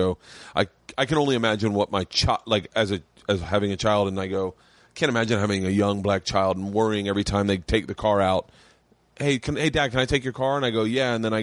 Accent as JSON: {"language": "English", "region": "Southern US", "country": "United States", "tie": "born or raised there", "said": "If you go through my Facebook, you would not agree with one person I grew up with, because I grew up in the South."}